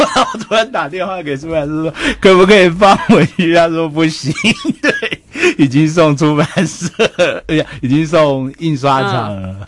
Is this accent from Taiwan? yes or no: yes; Taiwan; 所以我们台湾人出现之后